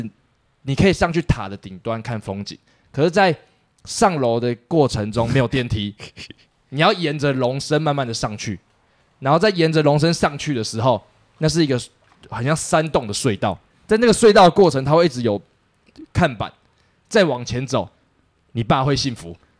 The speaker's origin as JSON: {"language": "Chinese", "country": "Taiwan", "said": "问我们说你们哪里来的，确认是台湾之后"}